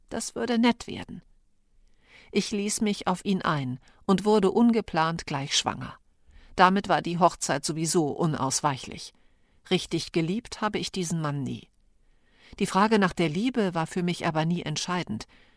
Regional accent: Hesse, Germany; also born or lived in Morocco; Ich bin 40 Jahre alt, in Marokko geboren und in einer Kleinstadt in Hessen aufgewachsen. Meine Eltern sind beide Berber aus Nador in Marokko.

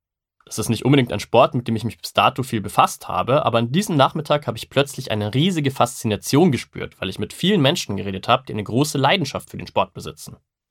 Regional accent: Regensburg, Bavaria, Germany; In meiner Heimat Regensburg sind Shisha-Bars meistens eher etwas heruntergekommen

